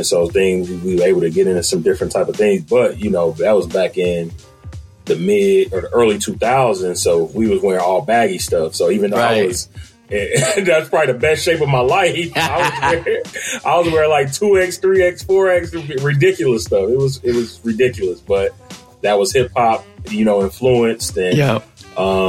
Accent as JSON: {"language": "English", "town": "Dayton", "region": "Ohio", "country": "United States", "said": "And I come from a single parent household. I'm from Dayton, Ohio originally"}